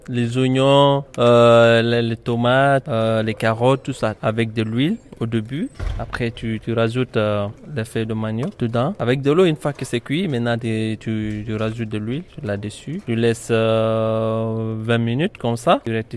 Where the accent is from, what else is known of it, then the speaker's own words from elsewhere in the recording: Guinea; now in France; Je viens de la Guinée-Conakry. J'ai 25 ans. Je suis en France depuis le 25 juin 2020.